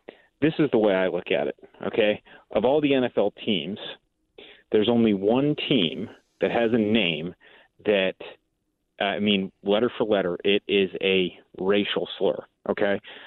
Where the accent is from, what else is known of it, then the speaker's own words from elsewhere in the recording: South Dakota, United States; I grew up in South Dakota, and, you know, there are a lot of Native Americans in South Dakota, lots of reservations.